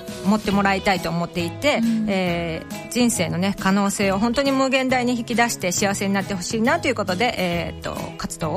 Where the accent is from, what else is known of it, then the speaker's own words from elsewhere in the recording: Maizuru, Kyoto, Japan; now in Australia; 私はですね、舞鶴出身でただいまオーストラリアに在住の